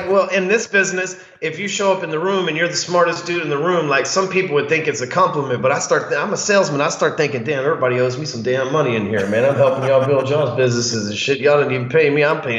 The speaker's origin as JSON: {"language": "English", "region": "the South", "country": "United States", "said": "I'm from the South. We don't even speak full-blown English down here."}